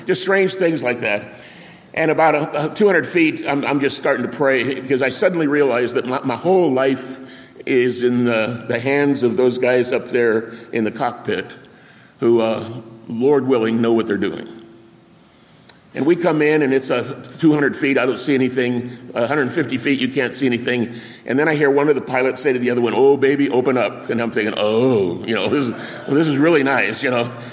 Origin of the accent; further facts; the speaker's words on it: Arizona, United States; I was raised in Arizona for much of my life, and they have big open pit copper mines.